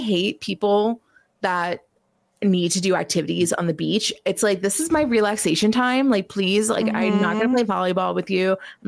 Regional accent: New Jersey, United States; I am from New Jersey, of course.

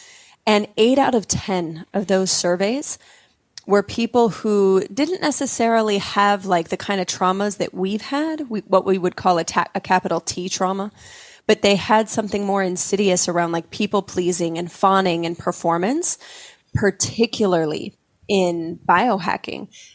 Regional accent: Utah, United States; And where I grew up in Utah, you didn't, you know, if it wasn't nice, you didn't say it kind of a thing.

